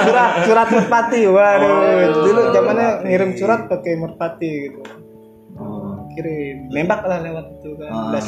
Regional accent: Zimbabwe; moved away as an adult; now in Kenya; Dulu kan saya memang dari kecil di Zimbabwe kan. Sampai besar, merantau lah ke Kenya.

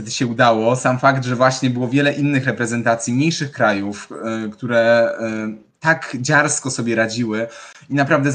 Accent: Gdańsk, Pomeranian Voivodeship, Poland; jestem gdańszczaninem, to sercem jestem za Lechią Gdańsk oczywiście.

